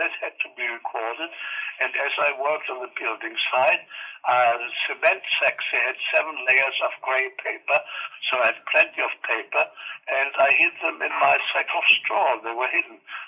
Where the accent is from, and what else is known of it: Berlin, Germany; born or raised there; also born or lived in Stettin / Beuthen